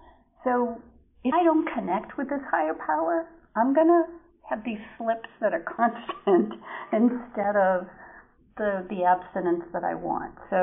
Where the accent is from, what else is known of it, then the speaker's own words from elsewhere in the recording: New Hampshire, United States; from New Hampshire.